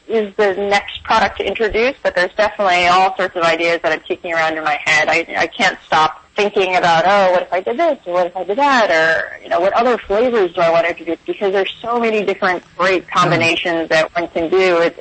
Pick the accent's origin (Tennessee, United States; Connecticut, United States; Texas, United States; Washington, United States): Connecticut, United States; Like I grew up in Connecticut, and there were maple trees and pine trees, and we had a big juniper tree in our front yard